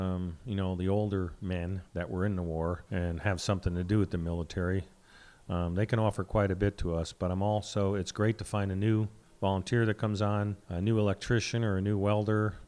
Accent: Sonora, California, United States; I mean, I'm from Sonora

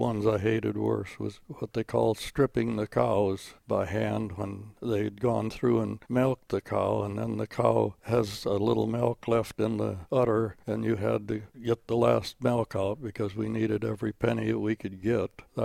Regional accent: Spring Valley, Minnesota, United States; also born or lived in Chatfield; In Spring Valley, Minnesota. Actually, I was born in Chatfield, Minnesota, which is about 15 miles from Spring Valley, but I was born in Chatfield, Minnesota on the farm. We were there until I was 8 years old, and then we moved to Spring Valley

